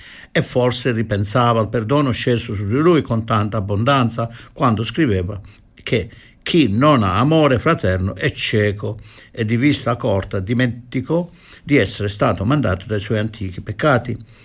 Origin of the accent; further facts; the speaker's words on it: Trani, Apulia, Italy; born there; Io invece sono nato a Trani, perciò tre pugliesi.